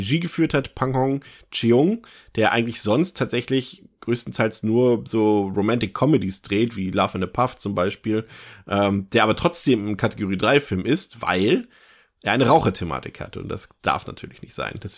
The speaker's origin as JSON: {"language": "German", "region": "Hamburg", "country": "Germany", "also_born_or_lived": "Berlin", "said": "wir als Hamburger oder Ex-Hamburger oder bei mir ja noch dazu auch noch Ex-Berliner"}